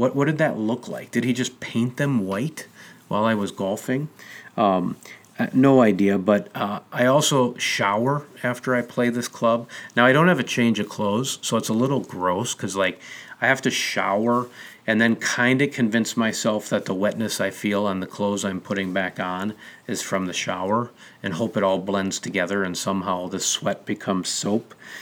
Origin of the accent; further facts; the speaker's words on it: Minnesota, United States; your best Brazilian drug lord look as a Minnesotan if you get tan enough, which we do.